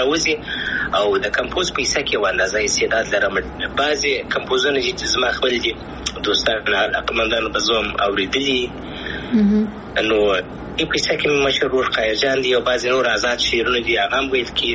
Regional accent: Afghanistan

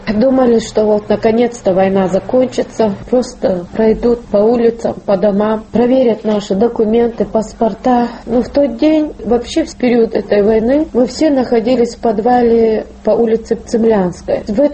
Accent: Russia; Я же тоже россиянка. Чеченский народ тоже Российская Федерация.

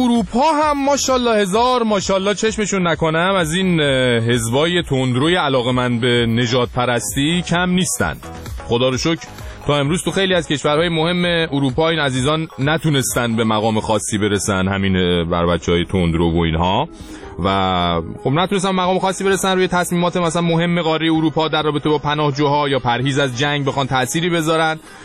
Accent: Iran; ما چون ایرانی هستیم

